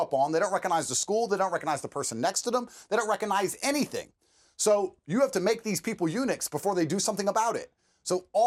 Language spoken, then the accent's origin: English; United States; born there; I'm a born American, my father served, I am an American, I love America